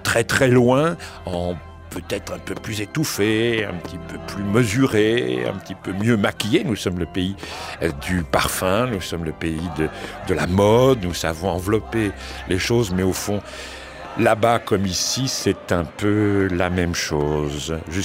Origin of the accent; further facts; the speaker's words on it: France; et puis ensuite chez nous en France au cours des années 80